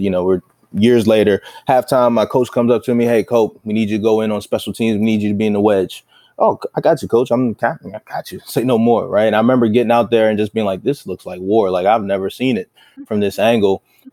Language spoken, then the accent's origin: English; Baltimore, Maryland, United States; I'm a kid from Baltimore.